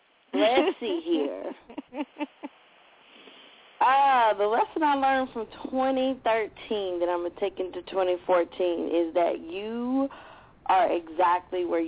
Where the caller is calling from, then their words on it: Nashville, Tennessee, United States; calling in from Nashville. How y'all doing?